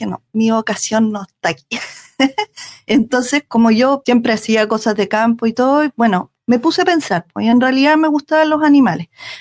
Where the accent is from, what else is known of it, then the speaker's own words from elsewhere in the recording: Pitrufquén, Araucanía, Chile; also born or lived in Valdivia; yo nací en Valdivia, pero me crié en Pitrufquén, cerca de Temuco. Mi familia ahí son empresarios, yo vengo de una familia que son más bien comerciales, pero siempre ligado al área agrícola.